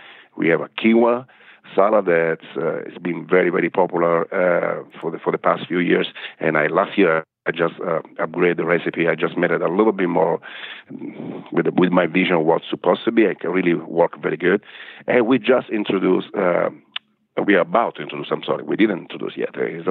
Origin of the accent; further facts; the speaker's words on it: Italy; English is a second language; because I'm originally from the Mediterranean area, I'm Italian, and all those countries around the Mediterranean, we are so lucky